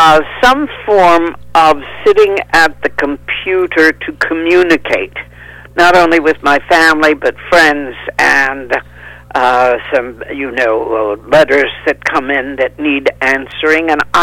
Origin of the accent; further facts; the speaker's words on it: the South, United States; born there; And I was born in the South